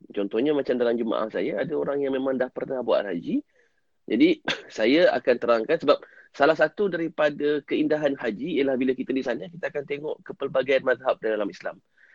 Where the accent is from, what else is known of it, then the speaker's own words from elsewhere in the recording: Australia; kami daripada Australia